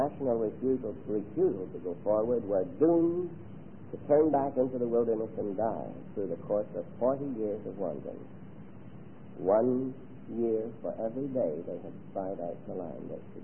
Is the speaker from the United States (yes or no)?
no; United Kingdom; when I was a child growing up in Britain